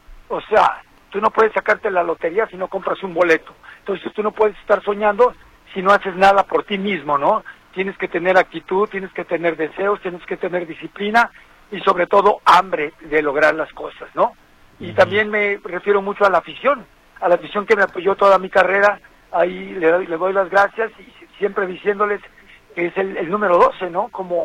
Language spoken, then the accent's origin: Spanish; Mexico; Yo lo que deseo, lo que quiero como mexicano, como jugador de la selección, que le pase lo mejor